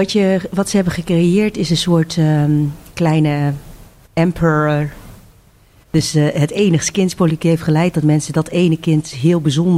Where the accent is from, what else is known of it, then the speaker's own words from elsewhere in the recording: Netherlands; omdat ik zelf uit Nederland kom en hier ben geboren, getogen